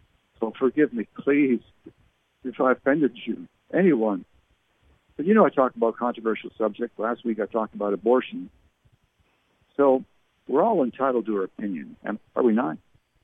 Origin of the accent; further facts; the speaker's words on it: Canada; born there; I was born in Canada. I was a Canadian citizen until 1988.